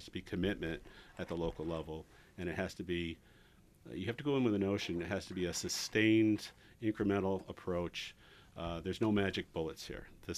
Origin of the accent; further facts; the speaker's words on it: Gasport, New York, United States; I was born in Lockport, raised in Gasport, went to high school in Middleport, went to college at Brockport.